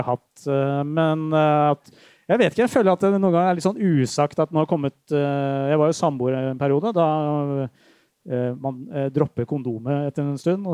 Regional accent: Drøbak, Akershus, Norway; Jeg vokste opp i Drøbak

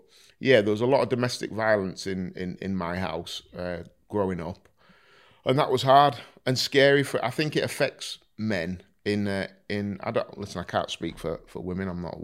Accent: Driffield, Yorkshire and the Humber, United Kingdom; And I was raised in Driffield, yeah. And I loved it.

